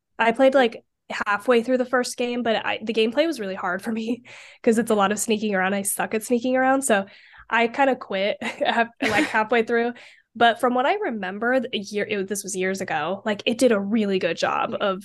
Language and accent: English; Boise, Idaho, United States; So I'm from Idaho, and … by the way.